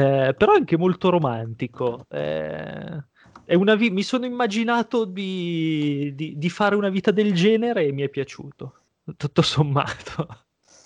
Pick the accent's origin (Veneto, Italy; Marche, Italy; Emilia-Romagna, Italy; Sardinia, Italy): Emilia-Romagna, Italy; Piacenza; mi manca molto poter andare dalle mie parti a Piacenza, uscire in bici così